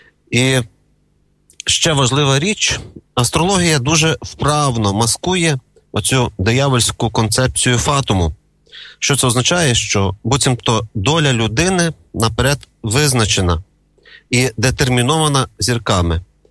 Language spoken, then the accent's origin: Ukrainian; Ivano-Frankivsk, Ivano-Frankivsk Oblast, Ukraine; ну і в Франківську, моєму рідному місті